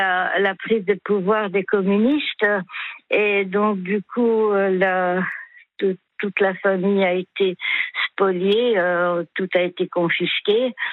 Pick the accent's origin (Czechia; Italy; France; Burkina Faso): Czechia; Prague; je suis née en fait à Prague